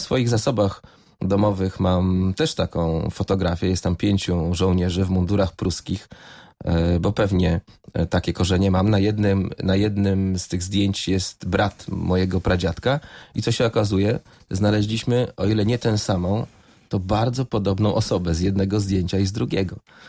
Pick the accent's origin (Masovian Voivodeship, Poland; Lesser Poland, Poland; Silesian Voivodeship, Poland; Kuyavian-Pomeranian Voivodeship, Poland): Kuyavian-Pomeranian Voivodeship, Poland; Bydgoszcz; jestem mieszczuchem, urodziłem się w Bydgoszczy, mieszkam tu 45 lat